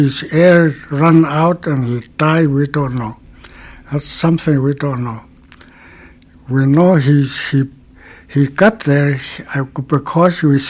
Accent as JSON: {"language": "English", "town": "Arctic Village", "region": "Alaska", "country": "United States", "tie": "born or raised there", "said": "I'm from Arctic Village tribe of... I was born there, 1881."}